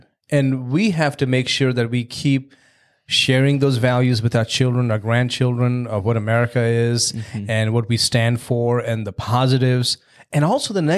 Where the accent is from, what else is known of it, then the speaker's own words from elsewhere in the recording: India; the times that I grew up in India, you know, going to school in the 70s and the 80s.